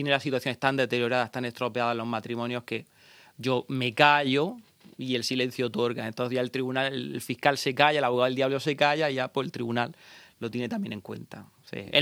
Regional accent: Puerto Lumbrera, Region of Murcia, Spain; Soy lumbrerense, lo puedo decir, a partir de la concesión del título, pero puedo decir con todo... Y nadie puede decir que no soy de allí, soy hijo de Puerto Lumbrera.

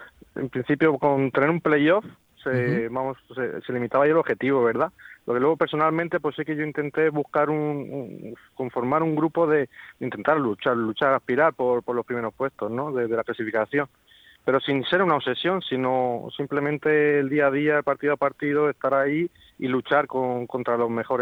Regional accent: Cehegín, Region of Murcia, Spain; hace tiempo tuvimos que salir varios de aquí de Cejín a Caravaca, estuvimos ahí varios tiempos y quisimos juntarnos de nuevo en Cejín.

